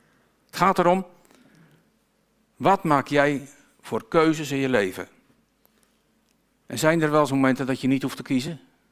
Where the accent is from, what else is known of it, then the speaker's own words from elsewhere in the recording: Netherlands; Ik ben een Nederlander onder de Nederlander, een mens onder de mensen.